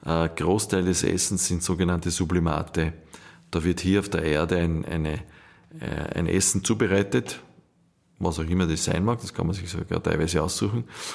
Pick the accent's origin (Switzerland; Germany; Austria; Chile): Austria; wir haben als Österreicher auch ein Gast mal mitgenommen